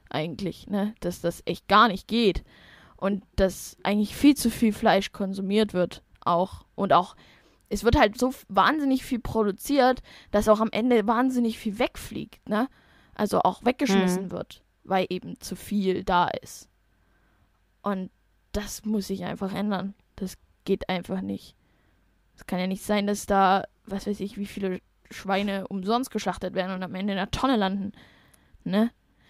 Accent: Saxony, Germany; vor allen Dingen bei uns im Osten, ne

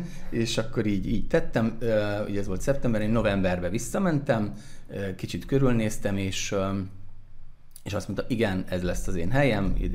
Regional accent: Debrecen, Hajdú-Bihar, Hungary; ugye debreceniek vagyunk, és egyre távolabb kellett menni

